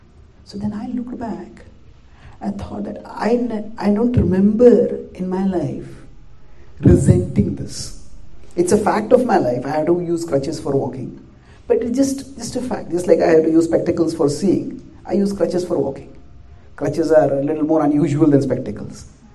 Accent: India; born there; And I was born in India.

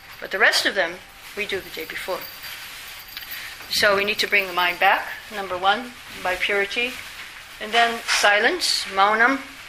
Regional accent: Vrindavan, Uttar Pradesh, India; from Vrindavan. See, because I come from Vrindavan.

